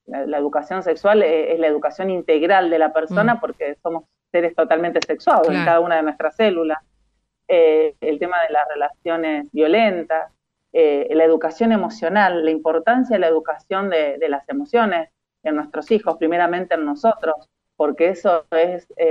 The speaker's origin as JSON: {"language": "Spanish", "town": "San Lorenzo", "region": "Santa Fe", "country": "Argentina", "said": "vivo en Argentina, en la provincia de Santa Fe, en una ciudad que está al lado de Rosario. Aunque no soy rosarina, soy de la ciudad histórica de San Lorenzo, la primera batalla de San Martín."}